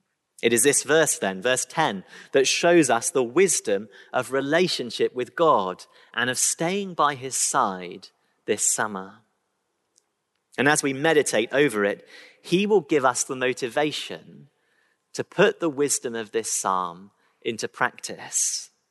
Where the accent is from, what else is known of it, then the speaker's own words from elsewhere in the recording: Birmingham, West Midlands, United Kingdom; I grew up in Birmingham, where the only horses to be found are in Tesco's ready meals.